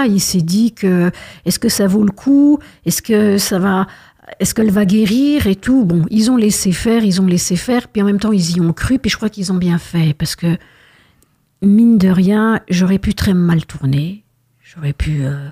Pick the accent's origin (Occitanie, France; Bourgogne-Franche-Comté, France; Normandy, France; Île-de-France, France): Bourgogne-Franche-Comté, France; Montbéliard; born there; moi, je suis née à Montbéliard, mais je voulais rester à Besançon parce que c'était une ville que j'aimais beaucoup.